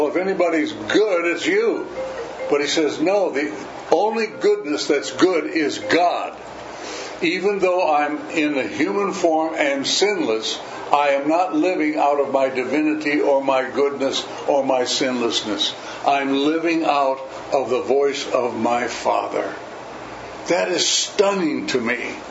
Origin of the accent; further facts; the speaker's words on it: United States; I'm glad I'm an American. I'm glad I was born and raised here.